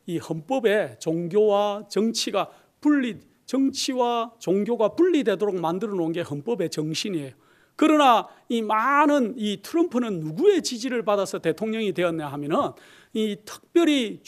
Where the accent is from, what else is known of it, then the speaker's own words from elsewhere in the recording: South Korea; now in United States; 혹시 우리 고국 한국에 계시는 분들은 피부로 덜 느껴지실지는 모르겠습니다. 그러나 저희는 이민자들이고 미국에 살고 있는 사람이기 때문에